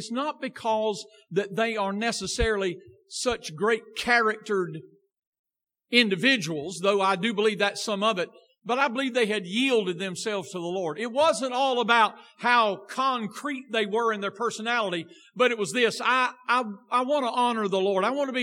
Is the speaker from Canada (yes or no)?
no; the South, United States; And us people down here in the south, we're the only people that talk right.